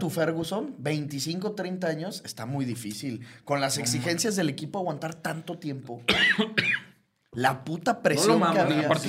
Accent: Mexico; como culé y aparte como mexicano, me daría mucha hueva

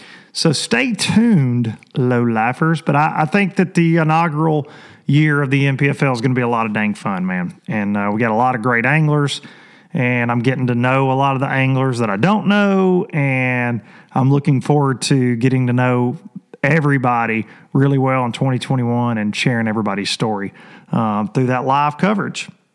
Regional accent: Tennessee, United States; I'm super proud of my home state. I've got one reason to be proud of them this week.

